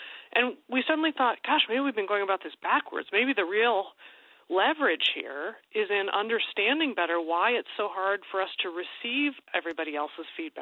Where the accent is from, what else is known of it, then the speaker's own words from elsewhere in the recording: Nebraska, United States; also born or lived in Iowa; honestly, I'm from Iowa, grew up in Nebraska, my dad's from Minnesota, and I spend part of every summer in Wisconsin, so you may hear a little bit of it in my voice now and there.